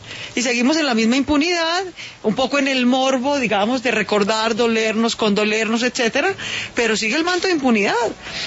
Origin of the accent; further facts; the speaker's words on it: Colombia; yo sí preferiría, como colombiana, menos entrevistas en los medios y más declaraciones en la justicia.